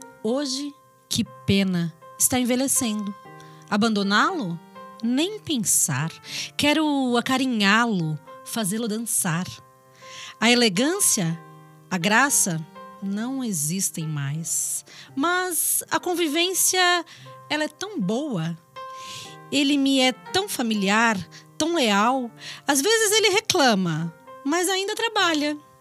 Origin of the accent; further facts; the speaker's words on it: Santo André, São Paulo, Brazil; eu que sou da região de Santo André